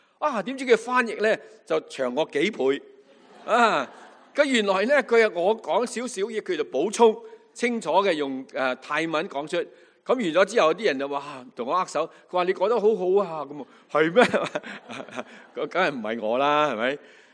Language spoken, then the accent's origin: Cantonese; Chaozhou, Guangdong, China; 佢唔知点解知道我系潮州人，我都冇讲过一句啊。